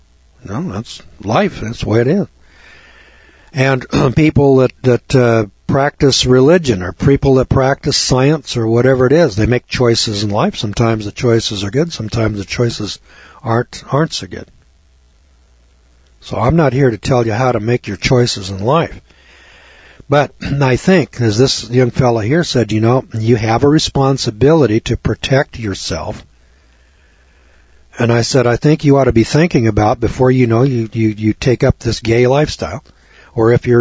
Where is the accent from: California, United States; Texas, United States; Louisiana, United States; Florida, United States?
California, United States; Of course, I was from California, and this guy says, you know, you're from California, and you know, you got those earthquakes.